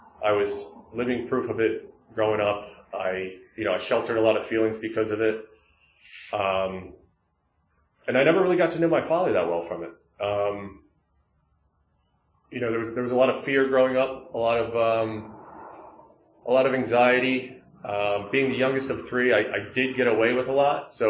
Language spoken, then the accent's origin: English; Lansdale, Pennsylvania, United States; I grew up in Lansdale, Pennsylvania, obviously not too far from here. I'm the youngest of three brothers.